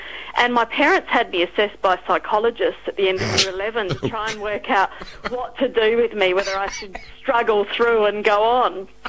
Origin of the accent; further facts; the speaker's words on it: South Australia, Australia; I'm from broadacre farming, cereal and wool country on the Eyre Peninsula, a small place called Cleve. I was raised on a farm with farming parents